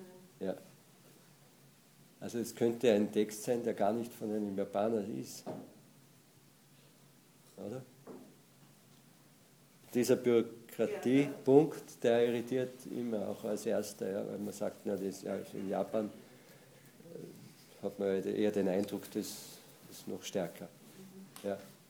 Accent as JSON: {"language": "German", "region": "Salzburg", "country": "Austria", "said": "Also ich komme aus dem Pinzgau herkunftsmäßig, das ist eine ländliche Region in Österreich. Wir Pinzgauer sprechen die Dinge nicht aus."}